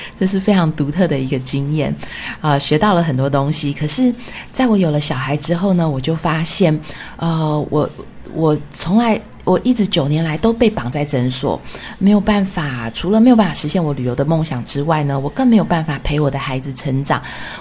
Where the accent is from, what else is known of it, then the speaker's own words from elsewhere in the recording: Taiwan; moved away as an adult; also born or lived in France / United States; 我是从小在台湾长大的小孩，然后大学毕业之后呢，我到了法国去游学了一年，想要把法文学好，然后之后又到了美国去念行销的硕士。